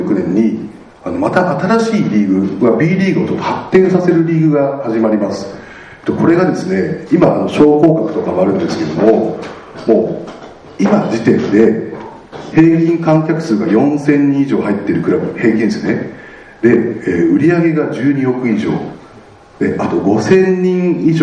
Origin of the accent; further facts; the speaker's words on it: Ibaraki, Japan; also born or lived in Tokyo; 奄美大島の隣にある小さな島の出身で、たまたま私は東京に出てきた時に生まれて、東京で生まれて茨城で育ったんですね。